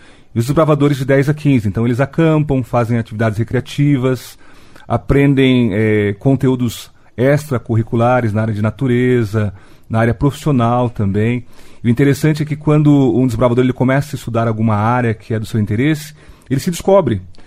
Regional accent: São Paulo, Brazil; now in Cascavel, Brazil; Eu sou de São Paulo, estou aqui há 5 anos

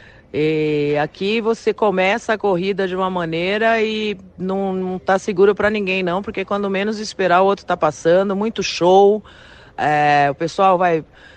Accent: Paraná, Brazil; É sempre um prazer estar aqui em Cascavel, estar no Paraná, né, minha terra.

